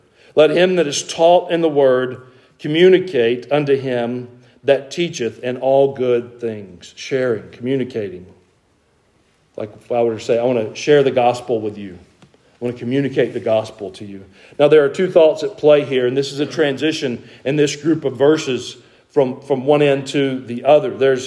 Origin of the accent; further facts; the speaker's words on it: Georgia, United States; I'm from Georgia. I'm not from Greece.